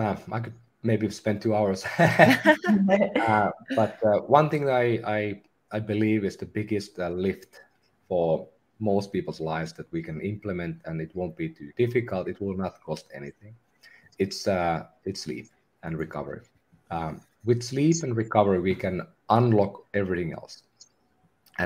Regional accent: Finland; English is a second language; And I'm from Finland.

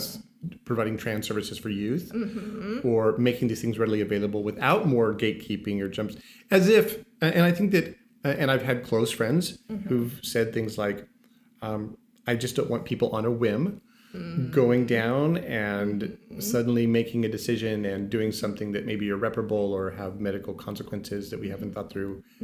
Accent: California, United States; I'm from Southern California, so there was an active gay community where mm-hmm. I grew up.

